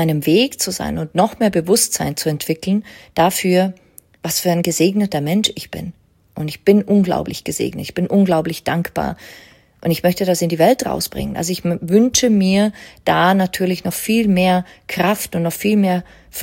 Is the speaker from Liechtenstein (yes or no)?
yes; Liechtenstein; Ich bin in Liechtenstein aufgewachsen, damals ein 30.000 Menschen, Seelen, Land, sage ich jetzt mal.